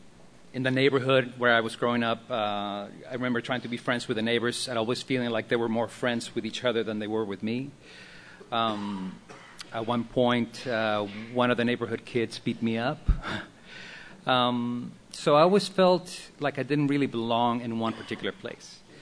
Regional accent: Mexico City, Mexico; I was born and raised in Mexico City.

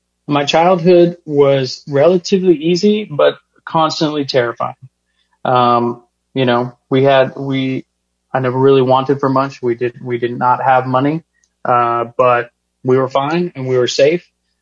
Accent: Midland, Texas, United States; I grew up in Midland, Texas.

